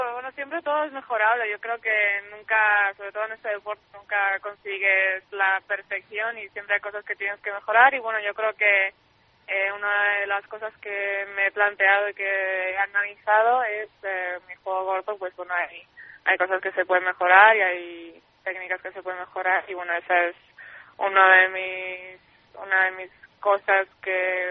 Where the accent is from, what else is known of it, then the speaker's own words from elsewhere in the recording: Spain; cada vez somos más españolas